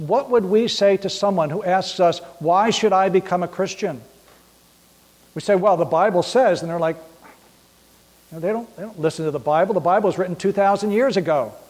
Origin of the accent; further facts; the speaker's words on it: New Jersey, United States; It's always interesting for me to head back to the home country, up where both Debbie and I were raised in New Jersey.